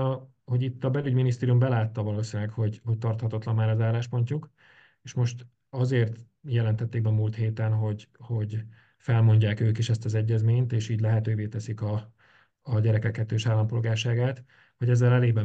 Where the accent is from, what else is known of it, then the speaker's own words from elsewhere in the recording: Slovakia; Ezt a szlovákiai magyarként, ezt én úgy érzem